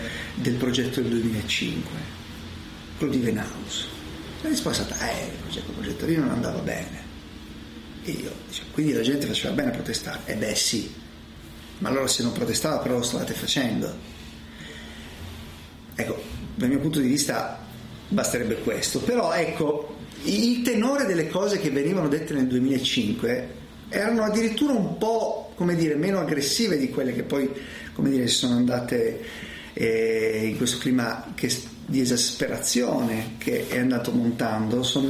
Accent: Turin, Piedmont, Italy; Vivo a Torino, sono cresciuto a Torino

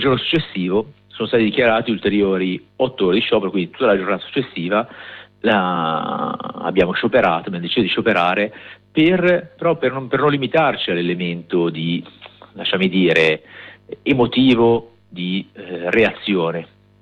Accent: Genoa, Liguria, Italy; Noi siamo convinti, come siamo di Genova

